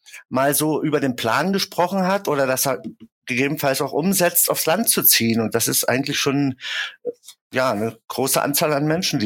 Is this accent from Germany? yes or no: yes; Görlitz, Saxony, Germany; Bin aber dann nach Görlitz zurückgekehrt, habe mich auf die Schönheit meiner Heimat besonnen und habe hier eine Familie gegründet